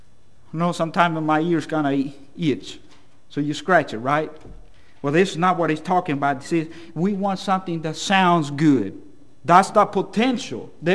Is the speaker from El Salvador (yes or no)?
yes; El Salvador; English is a second language; moved away as an adult; now in Dublin, United States; And I should just say that I was born and raised in El Salvador, Central America. I was 20 years old whenever I moved to Dublin, Georgia, and I've been there ever since. So if you think I talk a little funny